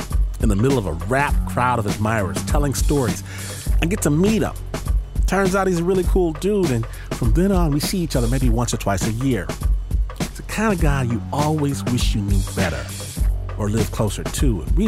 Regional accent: Michigan, United States; I'm from Michigan, not LA, not New York

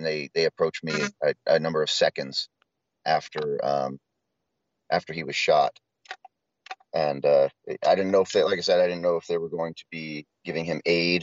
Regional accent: Portland, United States; I mean, I'm from Portland, but not that way.

